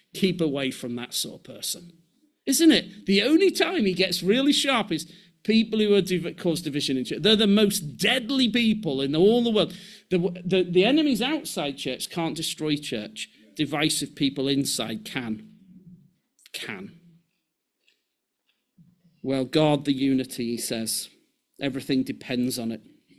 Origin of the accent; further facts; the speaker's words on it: United Kingdom; well, as British people, we're like, no, you meant a holy handshake, surely.